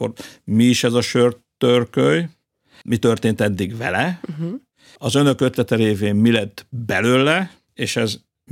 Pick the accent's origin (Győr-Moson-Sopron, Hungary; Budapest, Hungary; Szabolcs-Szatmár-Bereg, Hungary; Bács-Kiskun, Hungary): Győr-Moson-Sopron, Hungary; Csorna; Ugye én Csornáról származom, nekünk nagy kertünk volt, abban meglehetősen sok gyümölcsfa